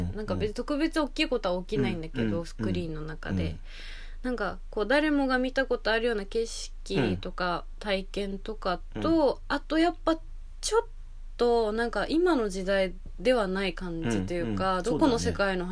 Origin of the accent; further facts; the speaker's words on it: Takasaki, Gunma, Japan; 高崎で、私の地元、群馬で、